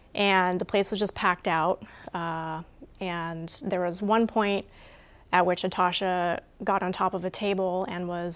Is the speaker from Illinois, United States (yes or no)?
no; Seattle, Washington, United States; So I was born and raised in Seattle. I'd say I kind of came of age in the 90s, early 2000s.